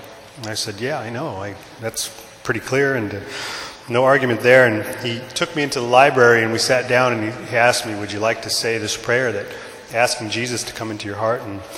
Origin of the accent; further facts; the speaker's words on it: Pico Rivera, California, United States; born there; I was born in Pico Rivera, California in 68, and that's where Chris is from.